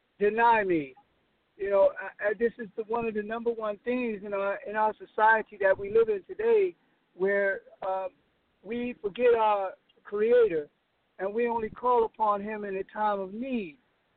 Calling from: High Point, North Carolina, United States; I'm calling from High Point, North Carolina this morning.

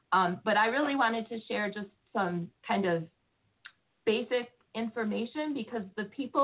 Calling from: Rochester, New York, United States; So I'm calling from Rochester.

